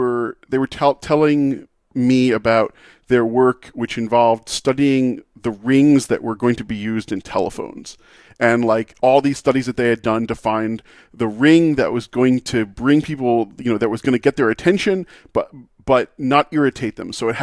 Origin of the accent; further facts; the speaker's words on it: New Jersey, United States; I grew up in New Jersey, and at the time it was the home of Bell Labs